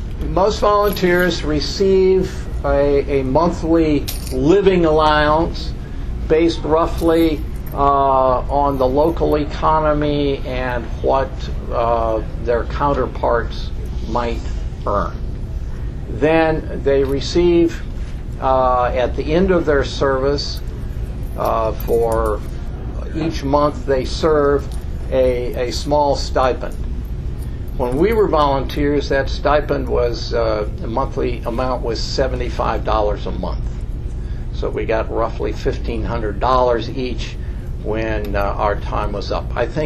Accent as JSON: {"language": "English", "country": "United States", "said": "To live modestly, to be aware of my role as an American"}